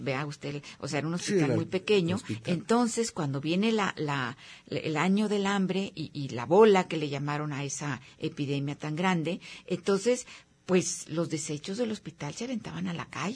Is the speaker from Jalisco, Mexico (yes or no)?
yes; Guadalajara, Jalisco, Mexico